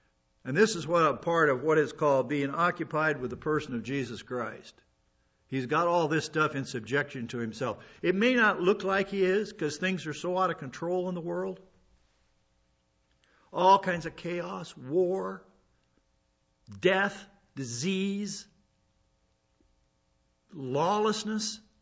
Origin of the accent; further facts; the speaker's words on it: South Dakota, United States; South Dakota, my home state, they banned all kinds of sex operations